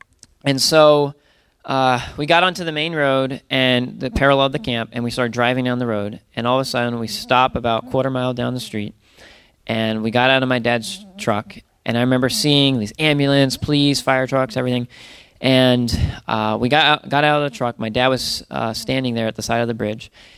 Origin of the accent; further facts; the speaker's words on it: Pennsylvania, United States; I grew up in Pennsylvania, so I'm not originally from New England